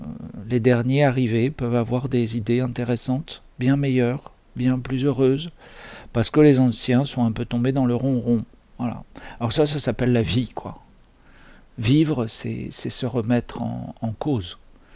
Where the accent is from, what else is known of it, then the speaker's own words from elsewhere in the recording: France; En tant que Français, on n'a pas besoin d'exégèse là-dessus.